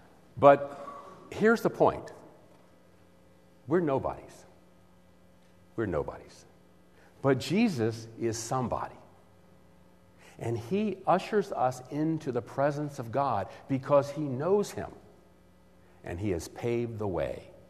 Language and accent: English; Washington, D.C. area, United States; And in my hometown, just outside Washington, D.C., we had a team that was known as the Washington Senators.